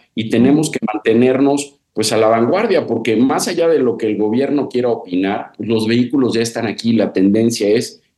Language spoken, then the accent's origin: Spanish; Mexico; Es verdaderamente doloroso como mexicano